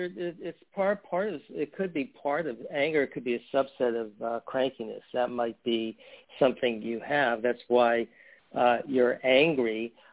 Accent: Bronx, New York, United States; my family growing up in the Bronx, my father was probably the only one who bought the New York Times.

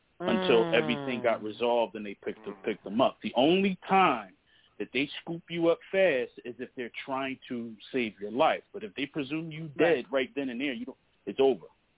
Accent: Philadelphia, Pennsylvania, United States; I'm from Philly. We trained.

